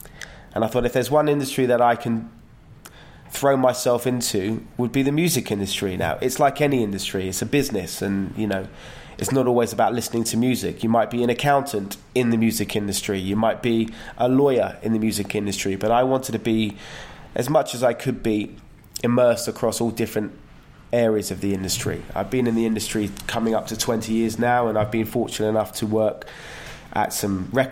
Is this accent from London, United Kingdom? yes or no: yes; London, United Kingdom; I was born in London, as you said, born and bred.